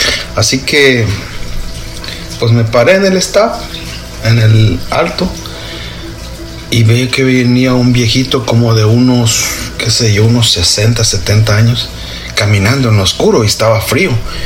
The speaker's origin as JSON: {"language": "Spanish", "country": "Mexico", "said": "Le digo: yo soy de México."}